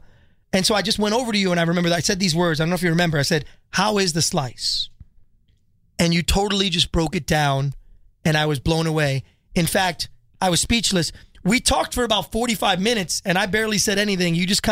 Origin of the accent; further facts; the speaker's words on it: New York, United States; now in Las Vegas, United States; I was working on the Strip, and I'm like, you know, I came from New York